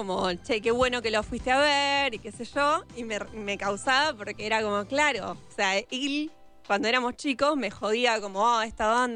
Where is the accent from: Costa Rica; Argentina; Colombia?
Argentina; Fue más el espectáculo que como argentinos le dimos a Oasis.